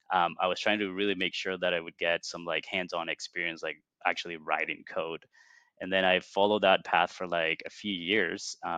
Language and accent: English; Venezuela; moved away as an adult; now in Toronto, Canada; I'm originally from Venezuela, but I've actually been living in Toronto for about 17 years now coming this summer.